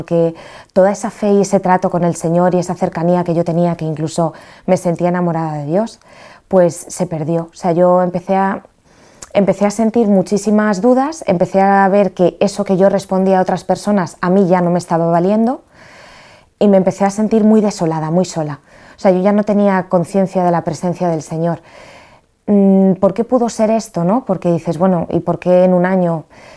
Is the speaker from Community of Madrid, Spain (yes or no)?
yes; Madrid, Community of Madrid, Spain; now in Cartagena, Spain; tengo 30 años y soy de Madrid. Y bueno, pues tengo mi padre y mi hermana, y porque mi madre falleció. Y bueno, estoy viviendo en Cartagena desde hace 2 años.